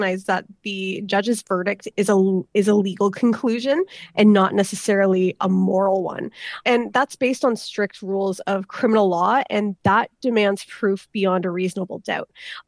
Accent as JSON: {"language": "English", "country": "Canada", "said": "because we are Canadian, we do see hockey as our game."}